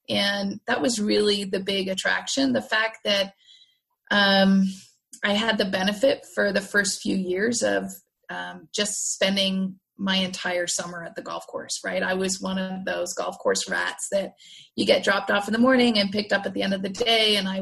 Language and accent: English; Scotland, United Kingdom; so I am originally a Scot. My mom is Canadian and my dad is Scottish. And like a true Scot, I was raised around a golf course.